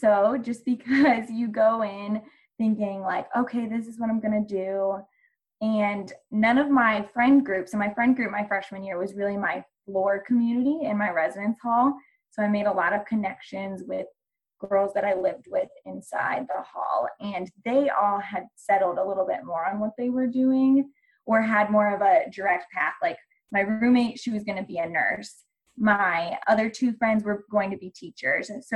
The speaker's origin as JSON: {"language": "English", "region": "Ohio", "country": "United States", "lives_now": "Colorado, United States", "said": "I am from Ohio. So like Alicia said, we met here out in Colorado, and I'm from very small town, rural community, farm, graduated with around 80 people in my graduating class"}